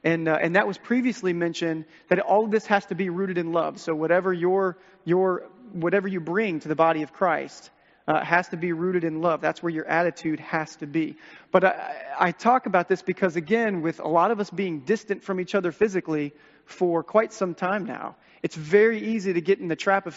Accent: Texas, United States; born there; I mean, I was born in Texas.

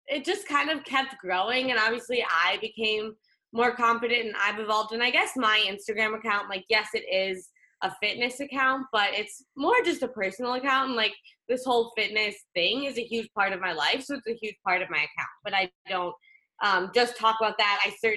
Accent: Chicago, Illinois, United States; moved away as an adult; now in San Diego, United States; I am originally from Chicago, and I came out here for school.

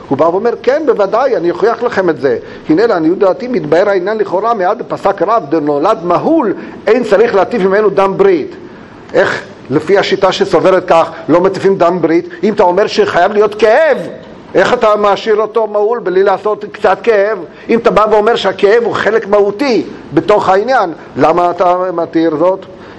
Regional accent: Romania; הרבה זה סבי היה רומני, כמו שאתם מרגישים ברי שלי, גם אני רומני. רומני הכוונה יהודי ברומניה

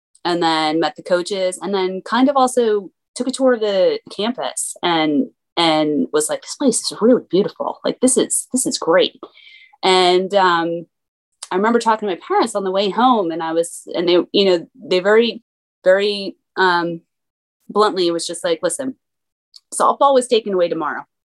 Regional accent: Toms River, New Jersey, United States; I grew up in Toms River, New Jersey. You know, it's a pretty big baseball town.

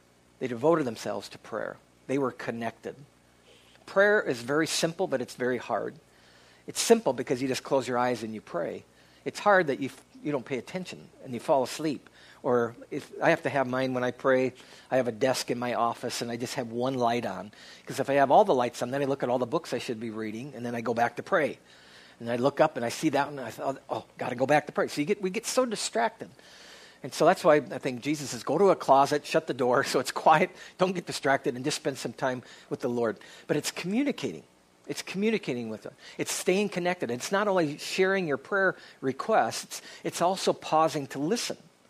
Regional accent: Minnesota, United States; I said, well, I grew up in Western Minnesota, and so give me a try.

